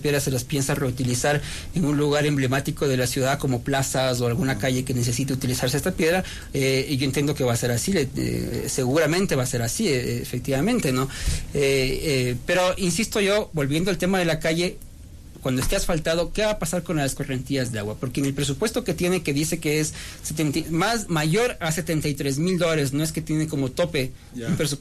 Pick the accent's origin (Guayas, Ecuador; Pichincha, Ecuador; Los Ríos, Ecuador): Pichincha, Ecuador; Quito; es de lo que nosotros como quiteños consideramos que debe ser respetado